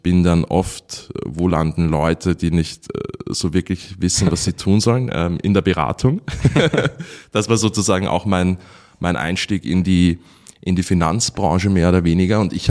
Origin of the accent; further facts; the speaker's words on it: Austria; born there; vielleicht darf ich als gebürtiger Österreicher jetzt noch einen Wunsch machen